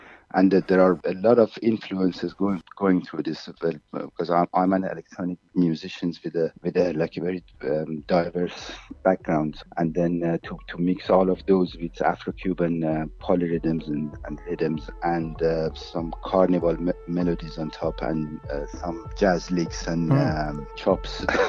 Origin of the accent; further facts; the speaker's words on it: Iran; Well, we all met in London. Maybe the only place in Europe that this could happen, because I'm from Iran.